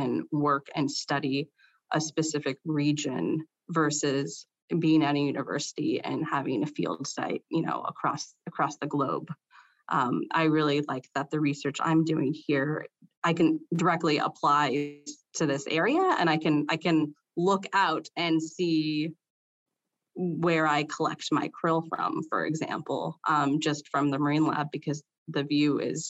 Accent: Port Townsend, Washington, United States; I grew up on the Olympic Peninsula in Washington State, and I went to, I'm from Port Townsend, so Port Townsend High School.

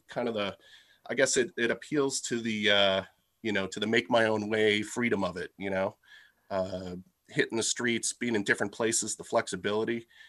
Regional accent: Merrimack, New Hampshire, United States; I looked in Milford, my hometown of Merrimack.

